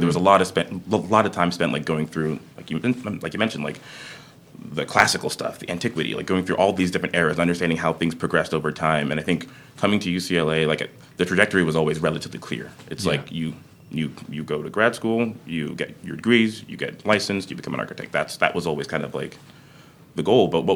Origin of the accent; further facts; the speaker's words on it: Canada; also born or lived in Nigeria / Netherlands / Texas; now in Los Angeles, United States; I like to say that I grew up in Canada because that's where I spent the most amount of time prior to living in LA. But I was born in Nigeria, spent some time in Holland, 7 years in Canada, which was a magical time. Then moved to Texas for high school